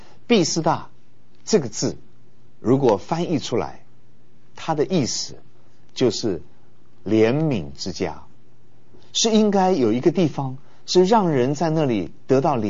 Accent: China; 如果用我们中国人的风俗观念来思想的话，就是像我们要过农历年的时候一样

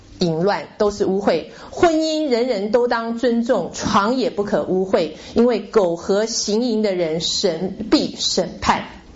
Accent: China; 所以我们中国人原本是对家庭、对这个道德观念可能非常保守的

